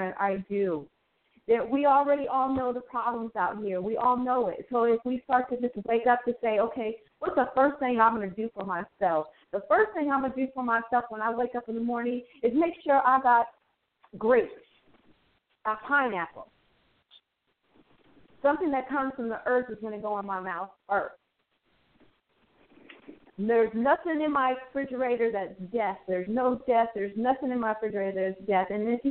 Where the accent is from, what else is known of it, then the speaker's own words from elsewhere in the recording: Madeira, Portugal; I was born and raised in Madeira.